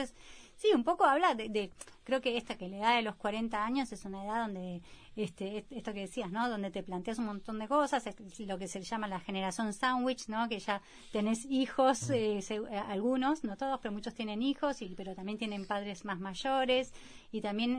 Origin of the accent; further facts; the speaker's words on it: Buenos Aires, Argentina; yo me crié en Buenos Aires, entonces en Buenos Aires aprendí a bailar tango